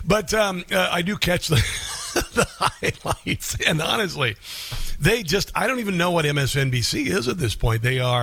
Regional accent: Iowa, United States; And remarkably, that's where I grew up. I'm from Southwest Iowa, and we're not racist there.

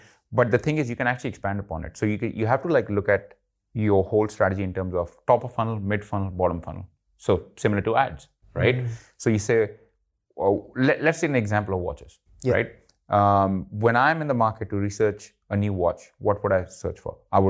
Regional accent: India; I tried to launch in India. I'm Indian, and I failed at it miserably.

